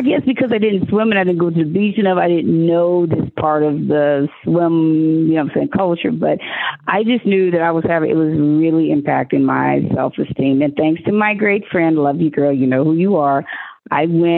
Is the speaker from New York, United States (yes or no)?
no; Oklahoma, United States; maybe it's because I'm from Oklahoma, you know, ain't that many swim pools out there.